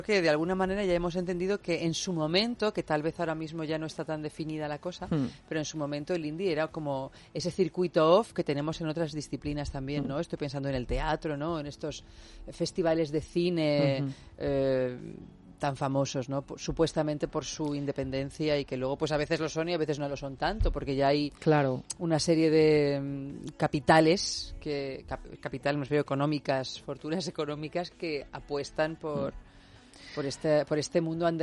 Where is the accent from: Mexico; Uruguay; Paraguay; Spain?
Spain; Albacete, Castilla-La Mancha; Yo, por ejemplo, soy de Albacete y hay mucho fenómeno indie en Albacete, ¿no?